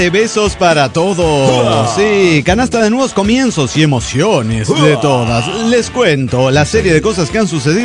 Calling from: Mendoza, Argentina; de Mendoza, Argentina.

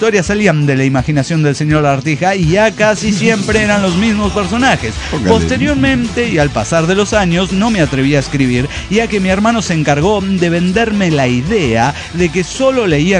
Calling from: Saltillo, Coahuila, Mexico; de Saltillo, Coahuila.

